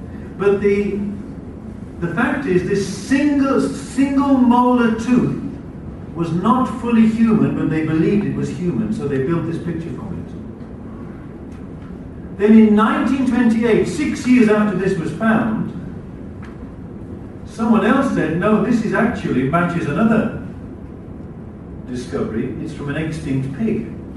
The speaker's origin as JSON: {"language": "English", "region": "England", "country": "United Kingdom", "said": "Piltdown Man was discovered in England. I'm an Englishman. I'm very proud of this."}